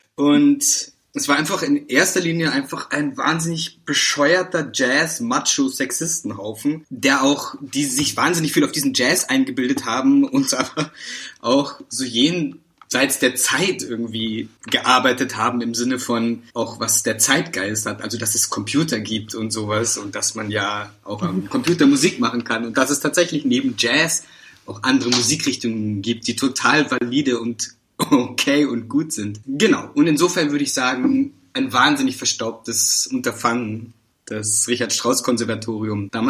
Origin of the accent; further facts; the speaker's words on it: Munich, Bavaria, Germany; Da ist er, der Bayer.